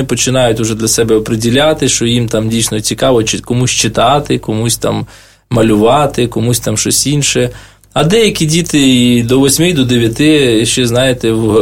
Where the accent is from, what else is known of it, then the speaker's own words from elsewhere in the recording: Vynohradiv, Zakarpattia Oblast, Ukraine; А я з Закарпатської області, з міста Виноградів.